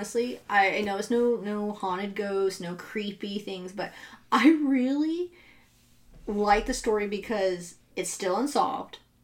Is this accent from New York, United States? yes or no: no; California, United States; You know what's funny is I grew up near Sacramento and they had Denio's Market and it was a huge swap meet.